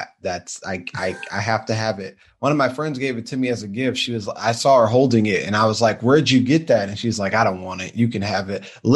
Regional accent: Atlanta, Georgia, United States; I am based in Atlanta, Georgia. Atlanta's where I'm hanging my hat right now. Born and raised here.

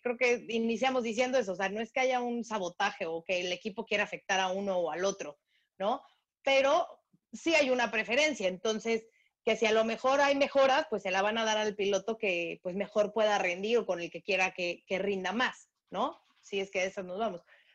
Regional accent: Mexico; estos pequeños detallitos que a lo mejor a mí como mexicana me pueden brincar

